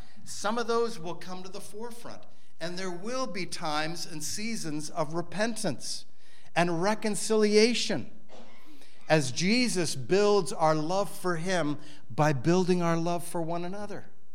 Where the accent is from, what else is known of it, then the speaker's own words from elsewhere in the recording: Zimbabwe; born there; You know, I was born in Zimbabwe.